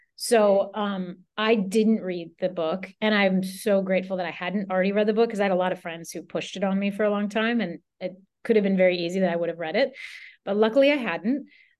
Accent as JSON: {"language": "English", "region": "New York", "country": "United States", "lives_now": "Los Angeles, United States", "said": "We'd never worked before together because I was came from New York"}